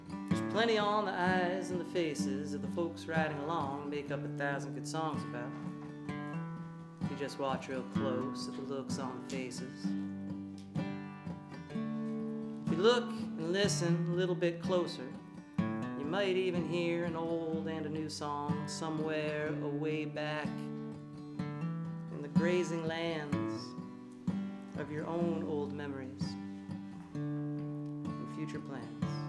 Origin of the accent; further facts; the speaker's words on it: New Hampshire, United States; I grew up in New Hampshire. I didn't know that you could take the subway to the beach in New York City.